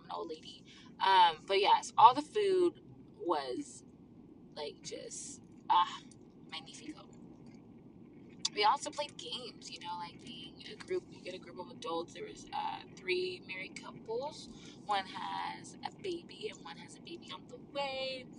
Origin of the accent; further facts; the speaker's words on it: South Carolina, United States; So just lay it on me, you know, because I'm from South Carolina.